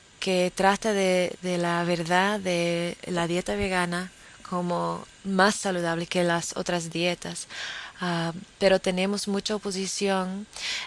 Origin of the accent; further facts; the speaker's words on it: New Zealand; aquí en mi país, en Nueva Zelanda.